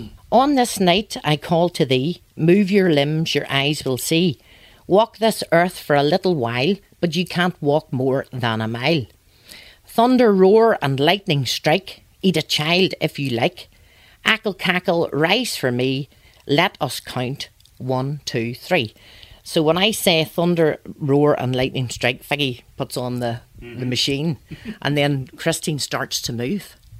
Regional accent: Guildford, South East England, United Kingdom; I was born reared in Guildford.

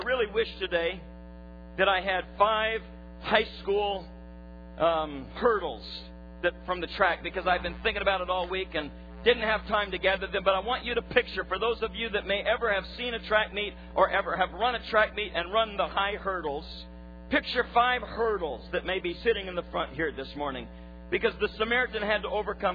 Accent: Baton Rouge, Louisiana, United States; I was born in Baton Rouge, Louisiana. I was raised with a grandfather who loved God with all of his heart.

